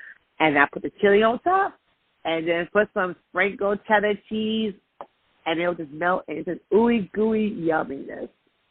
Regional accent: New York, United States; Again, guys, I'm from Northeast, so I'm from New York.

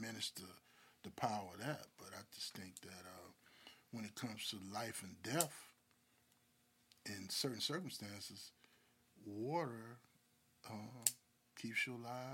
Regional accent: Mississippi, United States; Being a native Mississippian and growing up in Mississippi, I lived through Hurricane Camille.

